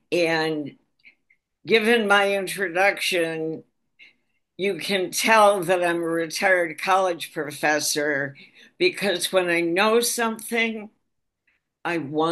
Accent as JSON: {"language": "English", "town": "Pittsfield", "country": "United States", "tie": "born or raised there", "said": "I grew up in Pittsfield, I guess I should tell you that. I went away for decades and I came back, and I'm here now."}